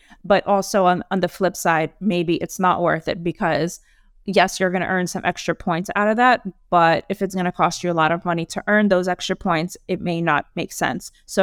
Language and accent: English; New York, United States; So for example, I'm from New York